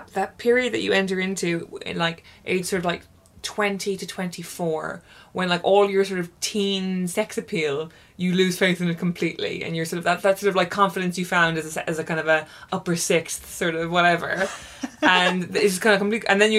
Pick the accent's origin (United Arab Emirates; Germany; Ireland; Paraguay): United Arab Emirates; Dubai; And I grew up in Dubai, everyone.